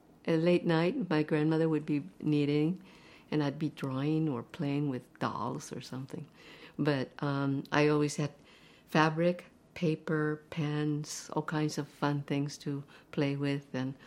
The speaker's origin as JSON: {"language": "English", "town": "Oxnard", "region": "California", "country": "United States", "tie": "born or raised there", "also_born_or_lived": "Texas", "said": "I grew up in Oxnard, California, and we came from Texas to settle in Oxnard."}